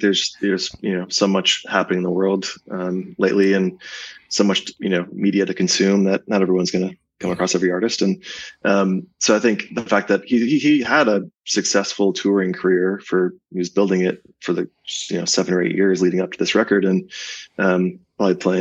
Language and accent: English; Buffalo, New York, United States; I am from Buffalo. A diehard Bills fan.